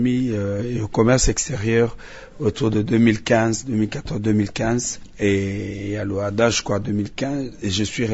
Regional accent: Issyro, DR Congo; also born or lived in Wamba; Moi, je suis né à Wamba, à l'hôpital de Nebobongo, mais dès là, à l'hôpital directement à Issyro. Donc, je passais toute ma vie dans la ville d'Issyro, mais je suis né dans le territoire de Wamba, chez mes oncles, chez ma mère.

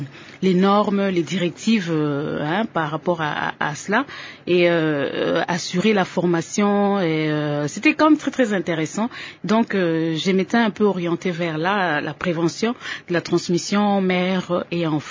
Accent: Rutshuru, North Kivu, DR Congo; Donc, mes parents moi-même, je suis originaire de Rutshuru.

